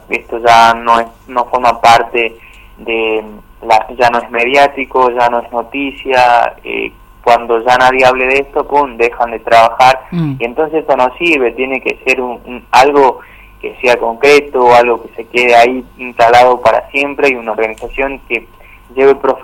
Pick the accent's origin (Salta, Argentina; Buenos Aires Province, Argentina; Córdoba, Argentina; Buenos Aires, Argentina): Salta, Argentina; Morillo; yo que soy de acá de Morillo y que me tocó vivir